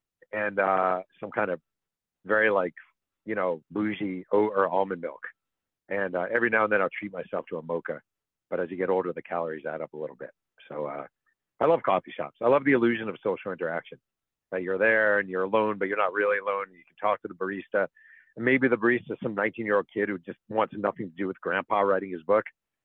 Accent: Mahopac, New York, United States; There's a place in my hometown of Mayopac, New York, called the Freight House Cafe that I love.

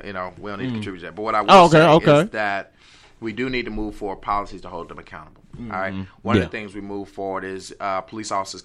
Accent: Inglewood, California, United States; I'm from Inglewood.

